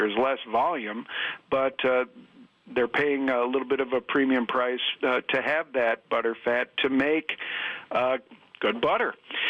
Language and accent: English; Green Bay, Wisconsin, United States; because I grew up in Green Bay, but I did have some farmers in the family.